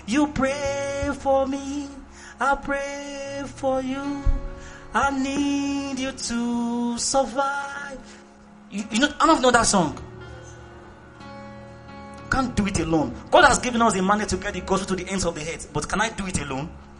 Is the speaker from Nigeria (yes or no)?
yes; Nigeria; Don't mind me, I'm from Yoruba.